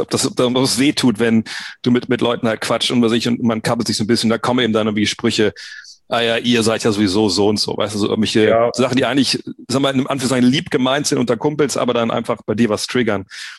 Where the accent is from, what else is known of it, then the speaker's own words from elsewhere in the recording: Wolfsburg, Lower Saxony, Germany; ich bin auch aufgewachsen im Problem, der Stadtteil in Wolfsburg, Multikulti